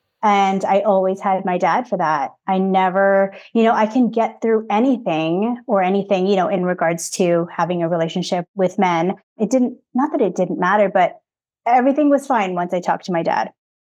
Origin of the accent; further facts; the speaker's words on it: Canada; born there; I'm a Filipino Canadian. He's European, also born in Canada